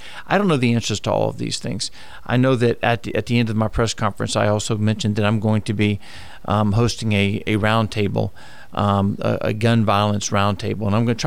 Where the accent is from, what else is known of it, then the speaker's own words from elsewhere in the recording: the South, United States; We're from the South, and we love our football.